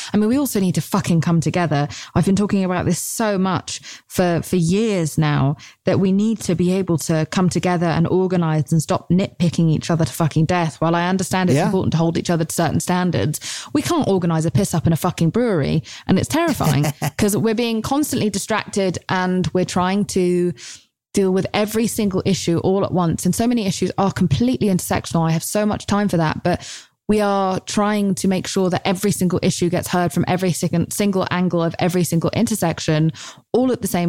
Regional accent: United Kingdom; As a Brit, I don't understand how that's possible. And I come from such a broken political system.

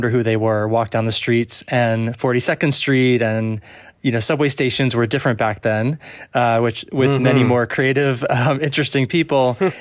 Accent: New Jersey, United States; I was raised just outside of New York City in New Jersey.

